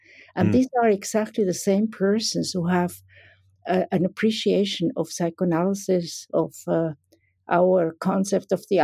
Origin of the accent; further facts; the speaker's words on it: Switzerland; English is a second language; I'm coming from Switzerland, as you know